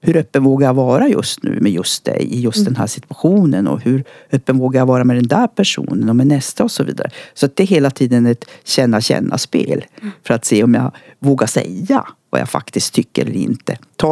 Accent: Luleå, Norrbotten County, Sweden; also born or lived in Piteå; Jag är född i Piteå, uppvuxen i Luleå.

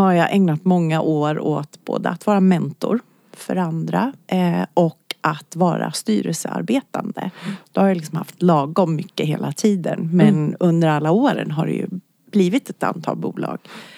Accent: Norrland, Sweden; Jag kan berätta att jag är född upp i Norrland.

